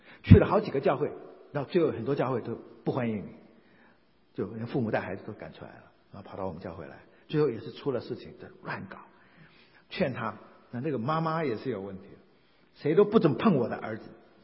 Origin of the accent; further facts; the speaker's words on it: Taiwan; 我从小在眷村长大